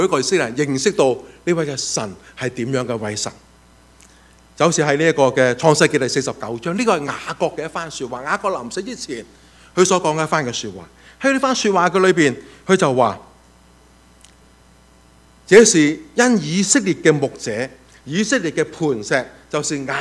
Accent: China; 我们中国人呢经常搞错了的

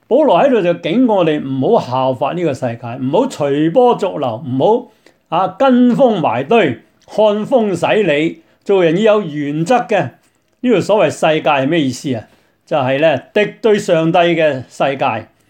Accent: China; 我们中国人说识时务者就为俊杰嘛

